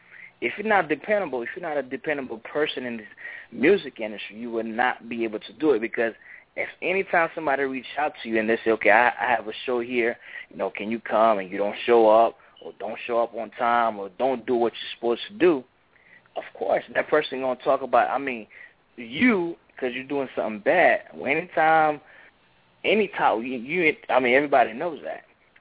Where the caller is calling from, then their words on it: Florida, United States; out of Polk County.